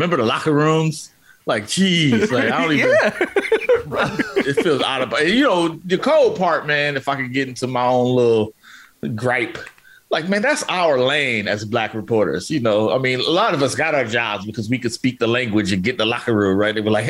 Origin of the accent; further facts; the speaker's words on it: Oakland, California, United States; this is coming from a dude who's a columnist in Oakland, right, in my hometown, right?